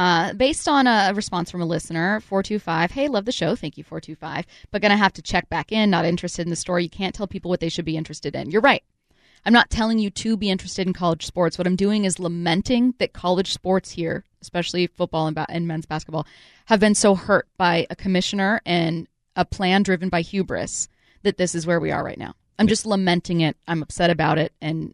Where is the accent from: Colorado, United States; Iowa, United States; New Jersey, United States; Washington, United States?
Washington, United States; SeaTac; I grew up here. I grew up in SeaTac, Washington.